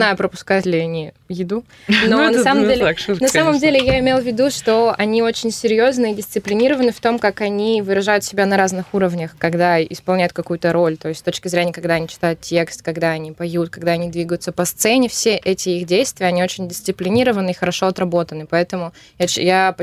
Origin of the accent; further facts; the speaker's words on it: Italy; Russian is a second language; moved away as an adult; now in North Macedonia; я уехала из Италии и решила учиться и работать уже, скажем так, в другой части, поскольку я работаю и живу в Македонии, на Балканах